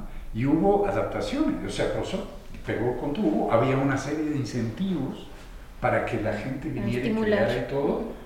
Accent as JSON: {"language": "Spanish", "town": "Guadalajara", "region": "Jalisco", "country": "Mexico", "said": "mucho gusto, vengo de Guadalajara"}